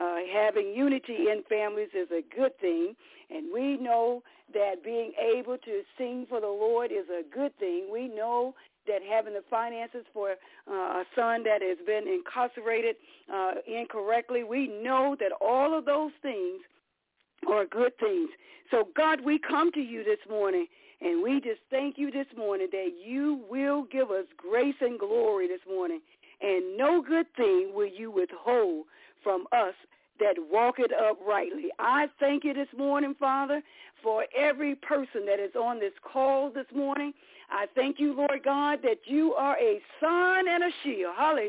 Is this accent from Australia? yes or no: no; Alabama, United States; I'm originally from Alabama